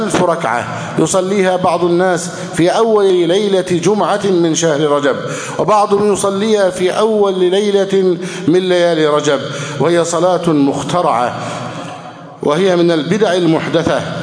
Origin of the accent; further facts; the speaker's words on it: Egypt; اللهم اجعل بلدنا مصر سخاء رخاء